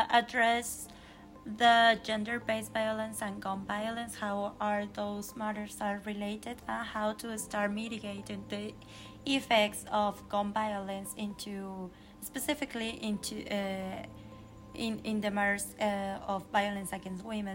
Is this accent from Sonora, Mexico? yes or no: no; Mexico City, Mexico; I'm from Mexico City